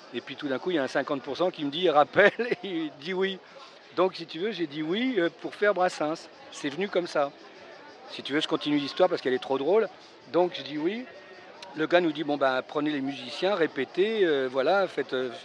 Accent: Pantin, Île-de-France, France; now in Marseille, France; Et sinon, je suis originaire du 9-3, je suis de Pantin. Je suis un gamin de Pantin.

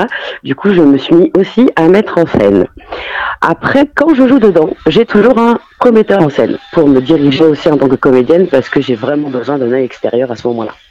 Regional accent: Alès, Occitanie, France; je suis un peu un couteau suisse, ou un couteau alésien, parce que je viens d'Alès.

